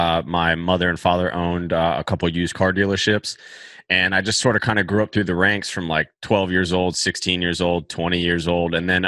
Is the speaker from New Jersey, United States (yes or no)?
no; Virginia Beach, Virginia, United States; fast forward to now, I'm fixing, flipping, and wholesaling in San Diego, Tucson, Arizona, and in my hometown, Virginia Beach, Virginia.